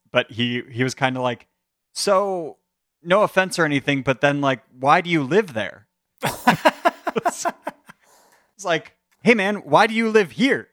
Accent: Chicago, Illinois, United States; We mentioned that we're from Chicago.

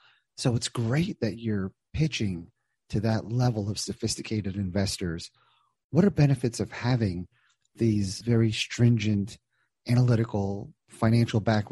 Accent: New Jersey, United States; Maggie is joining us from my home state of New Jersey.

